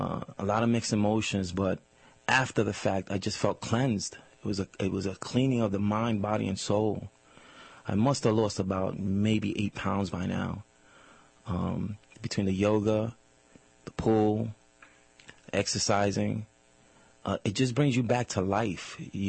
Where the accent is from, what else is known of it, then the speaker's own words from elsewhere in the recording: Staten Island, New York, United States; I'm from Staten Island, New York.